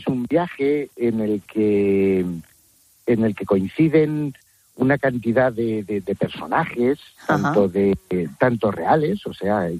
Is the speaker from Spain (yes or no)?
yes; Almorox, Castilla-La Mancha, Spain; un joven desheredado de Almorós, que es mi pueblo, un pueblo del noroeste toledano